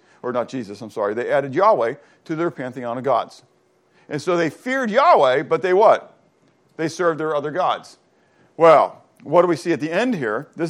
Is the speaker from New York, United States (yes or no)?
no; Pittsburgh, Pennsylvania, United States; We grew up in Pittsburgh. We walked in the snow up the hills both ways